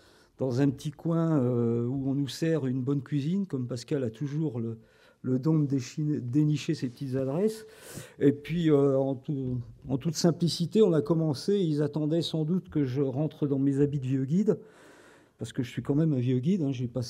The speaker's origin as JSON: {"language": "French", "town": "Dijon", "region": "Bourgogne-Franche-Comté", "country": "France", "tie": "born there", "said": "je ne suis pas né montagnard. Je le suis devenu. Je suis né à Dijon"}